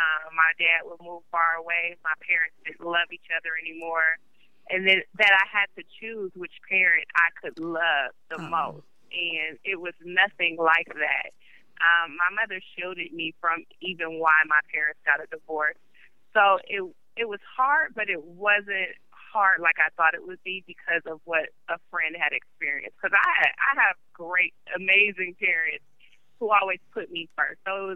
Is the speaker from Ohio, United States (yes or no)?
yes; Cleveland, Ohio, United States; born there; I was born in Cleveland, Ohio, and growing up, my parents were married until I was about 4 or 5, and they divorced.